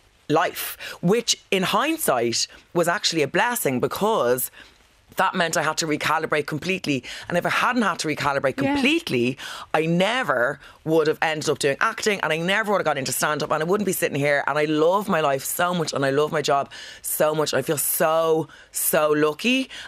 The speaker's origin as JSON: {"language": "English", "town": "Killiney", "region": "Leinster", "country": "Ireland", "tie": "born or raised there", "said": "So I grew up in Killiney."}